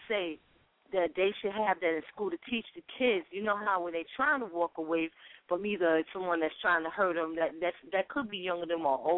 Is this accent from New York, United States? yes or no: yes; Bronxville, New York, United States; We grew up in Bronxville, we threw our hands, right?